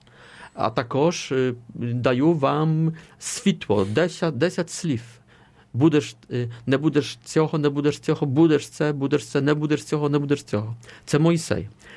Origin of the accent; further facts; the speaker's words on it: Poznań, Greater Poland, Poland; А воно також братнє місто для мого рідного міста Познань.